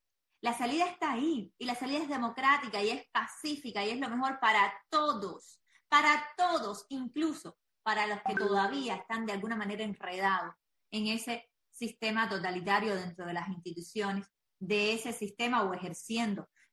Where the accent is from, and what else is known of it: Cuba